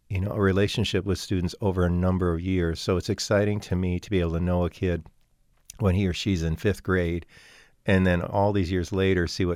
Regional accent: Fairport, New York, United States; I think that I'm very fortunate in that I grew up in the Fairport program. I grew up in the town of Fairport, and I had some amazing educators from the time that I started.

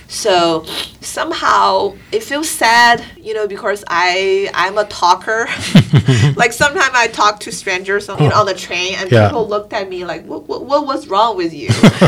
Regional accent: Nanjing, Jiangsu, China; moved away; some days I spent most of my time with in my hometown to primarily visiting my grandpa

